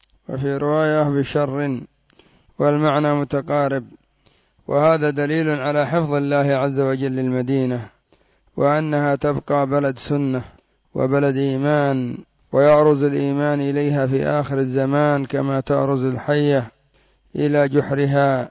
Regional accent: Yemen; وأخذوا كثير من البلدان، حتى عندنا في اليمن.

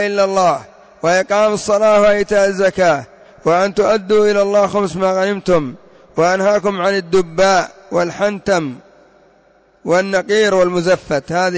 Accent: Yemen; وعندنا في اليمن يقولون: لا تسأل عن الضيف إلا بعد ثلاثة أيام.

